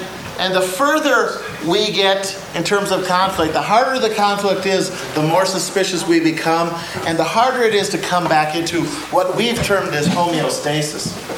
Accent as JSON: {"language": "English", "town": "Crookston", "region": "Minnesota", "country": "United States", "said": "I am from Crookston, Minnesota."}